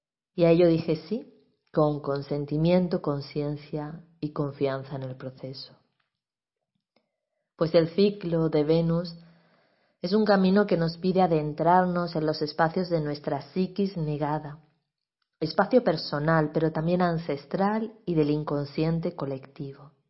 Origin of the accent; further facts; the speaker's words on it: Granada, Andalusia, Spain; caminando por las calles de mi tierra, Granada, me encontré sin buscarlo con una procesión